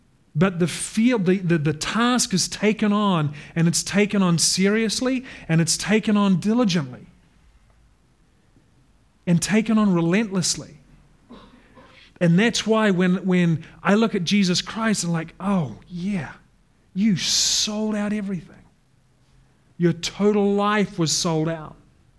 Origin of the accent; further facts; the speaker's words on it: New Zealand; But when I was 8, I started swimming down in New Zealand. I'm from New Zealand, by the way.